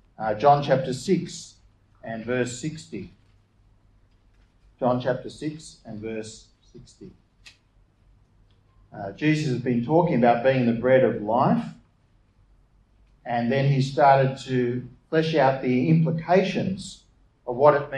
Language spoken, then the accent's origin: English; New South Wales, Australia; And so growing up in the Blue Mountains, I was often doing that.